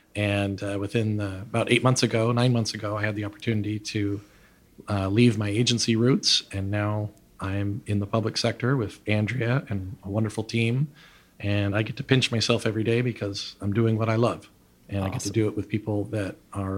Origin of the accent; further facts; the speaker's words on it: American Falls, Idaho, United States; Only 20 miles away from Pocatello in a small town called American Falls.